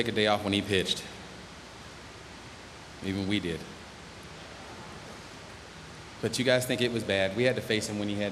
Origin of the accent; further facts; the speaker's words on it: Pennsylvania, United States; Winning a home run derby in Pittsburgh in my home state.